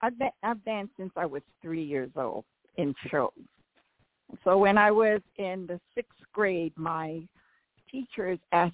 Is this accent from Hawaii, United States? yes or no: yes; Honolulu, Hawaii, United States; moved away; also born or lived in California; Originally from Honolulu, Honolulu, Hawaii.